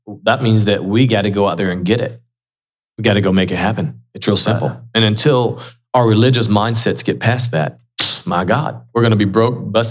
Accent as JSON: {"language": "English", "country": "United States", "tie": "born there", "said": "That's true. I was born in the United States. I can't feel guilty because of that."}